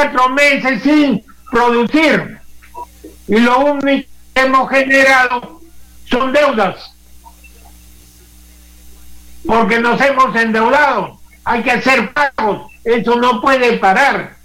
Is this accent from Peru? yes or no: yes; Peru; esa calificación como peruanos